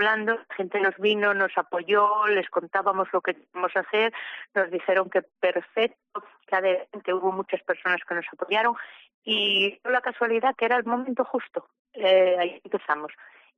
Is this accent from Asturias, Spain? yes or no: yes; Salas, Asturias, Spain; yo lo cogí de mi pueblo, de las guisanderas que había en la parroquia de Mayesa en Salas